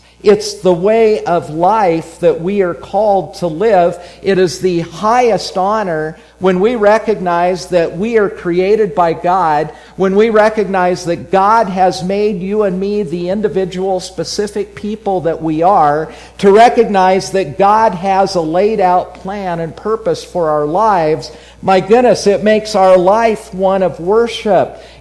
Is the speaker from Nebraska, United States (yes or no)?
yes; Nebraska, United States; They got to know me, learned I was from Nebraska, Alvy.